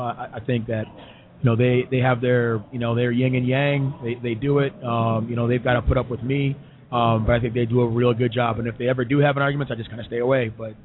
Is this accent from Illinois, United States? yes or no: yes; Evanston, Illinois, United States; Again, same thing coming from Illinois. I'm from Evanston.